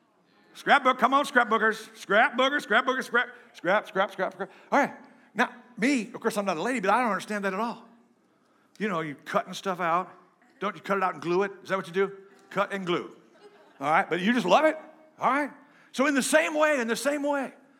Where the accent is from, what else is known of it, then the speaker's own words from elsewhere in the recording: Illinois, United States; because I'm from Illinois, a rhubarb pie.